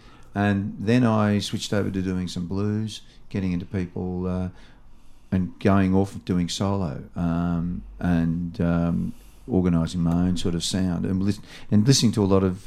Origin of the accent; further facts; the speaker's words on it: Chelsea, Victoria, Australia; This all happened in Chelsea, Mornington area.